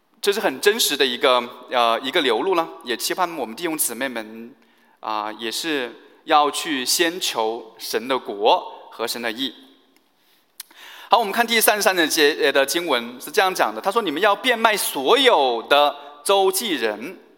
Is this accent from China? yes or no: yes; China; 其实勤俭节约呢，是我们中国人的美德。